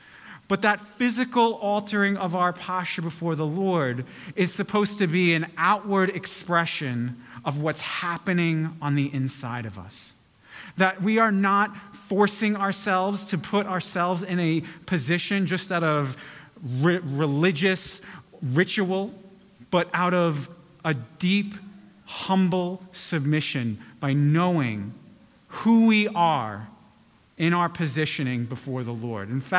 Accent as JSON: {"language": "English", "region": "New York", "country": "United States", "tie": "born or raised there", "said": "and I'm born and raised in New York, so I'm preaching to myself with that."}